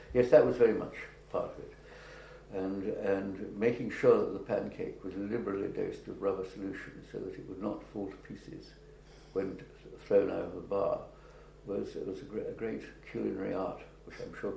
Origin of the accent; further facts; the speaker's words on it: Cambridge, East of England, United Kingdom; No, I'd been born and brought up in Cambridge.